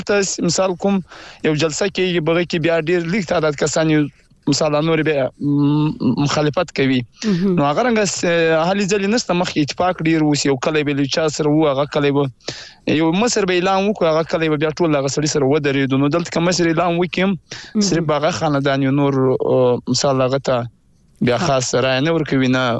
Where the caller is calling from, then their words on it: Balochistan, Pakistan; ما خپل له جنوبي پښتونخوا له لای څخه کړی